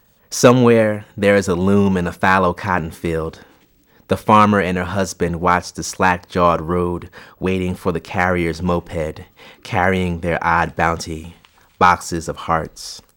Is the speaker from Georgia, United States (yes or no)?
no; New Jersey, United States; Like I said, I'm from New Jersey, and there's the beginnings of gentrification in Newark, I guess, has started over the last couple of years.